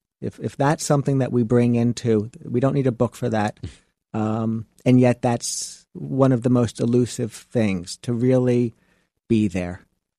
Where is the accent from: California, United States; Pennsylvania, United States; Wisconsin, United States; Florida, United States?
Florida, United States; South Beach; I come from South Beach